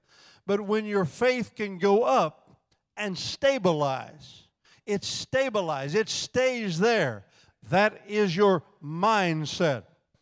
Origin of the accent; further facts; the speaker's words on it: Indiana, United States; I'm from Indiana.